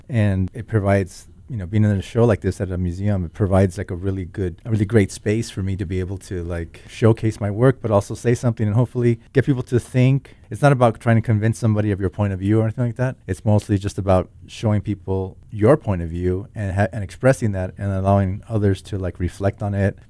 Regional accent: Los Angeles, California, United States; So, you know, as a kid growing up in Los Angeles, I would find these incredible murals all over the place when I would walk around Boyle Heights or downtown or wherever

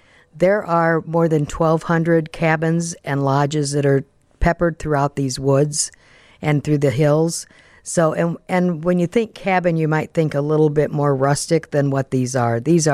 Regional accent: Bradley, Illinois, United States; I grew up in Kankakee County.

